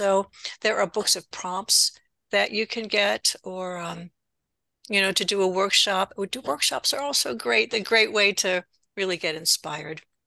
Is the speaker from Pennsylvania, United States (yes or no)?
yes; Johnstown, Pennsylvania, United States; I'm from Johnstown. So I have a personal stake in the story.